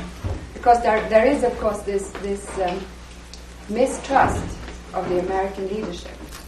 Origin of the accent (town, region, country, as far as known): Canada